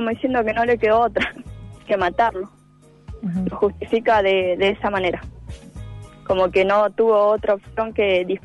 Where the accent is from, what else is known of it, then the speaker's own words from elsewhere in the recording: Merlo, Buenos Aires Province, Argentina; nosotros somos de Merlo